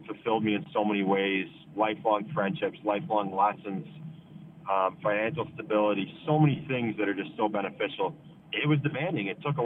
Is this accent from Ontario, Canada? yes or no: yes; Ottawa, Ontario, Canada; She's also born and raised in Ottawa, which is awesome.